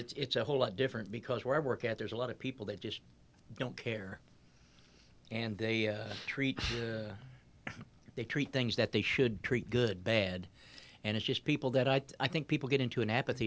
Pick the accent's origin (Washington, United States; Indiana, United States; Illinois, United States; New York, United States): Illinois, United States; Chicago; I wish they would, too, because when I grew up in Chicago, I was, you know, there was gangs all over the place.